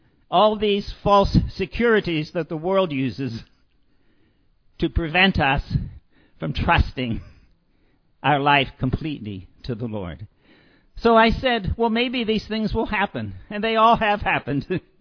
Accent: Pennsylvania, United States; I'm originally from Pennsylvania, near Pittsburgh.

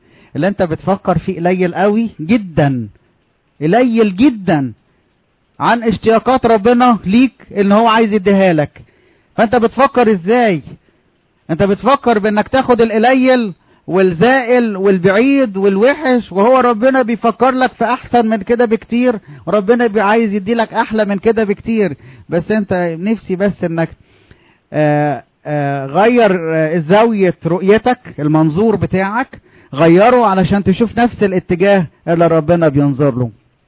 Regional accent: Upper Egypt, Egypt; عندنا في الصعيد انا لما قلت المثل ده الناس عملوا لي ايه؟

